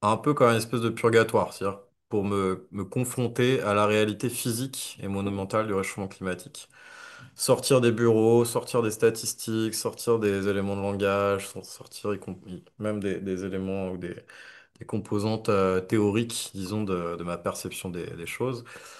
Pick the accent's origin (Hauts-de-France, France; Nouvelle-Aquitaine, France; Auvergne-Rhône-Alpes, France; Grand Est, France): Auvergne-Rhône-Alpes, France; moi, j'ai grandi dans les Alpes, au pied du massif du Mont-Blanc.